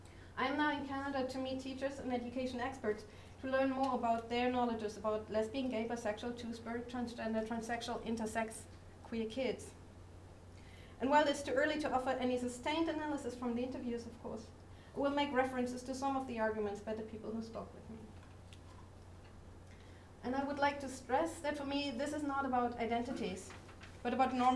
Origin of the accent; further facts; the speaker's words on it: Germany; English is a second language; now in Sweden; I'm teaching and working in Sweden, but I come from Germany.